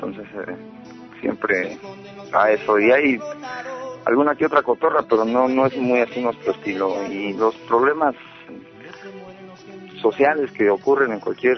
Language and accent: Spanish; Guanajuato, Mexico; Yo soy de Guanajuato.